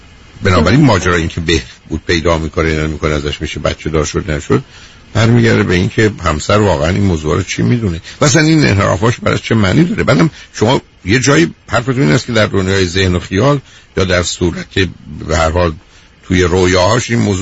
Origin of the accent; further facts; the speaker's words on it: Iran; moved away as an adult; من و شمایی که تو ایران بزرگ شدیم